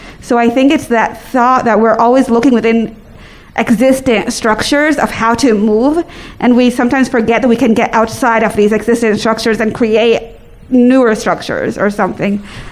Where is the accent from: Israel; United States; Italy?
Israel; I'm a Palestinian from the Israel, like I'm an Israeli citizen, Palestinian.